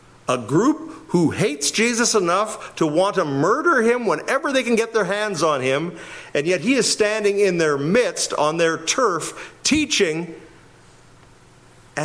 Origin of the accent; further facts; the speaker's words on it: Winnipeg, Manitoba, Canada; I'm from Winnipeg. What does that tell you? Tells me I usually lean over towards the east because I'm used to the wind blowing me from the west.